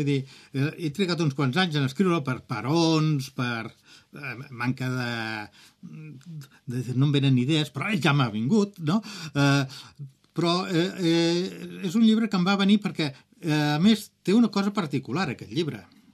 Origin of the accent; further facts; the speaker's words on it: Catalonia, Spain; Perquè els catalans darrerament ens hem tornat molt, molt seriosos